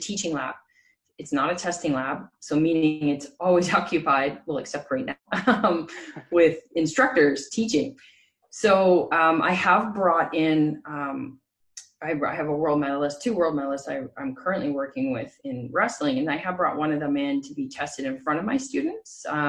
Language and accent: English; Canada; And through my 20s, I also worked with, being Canadian, quite a few professional hockey players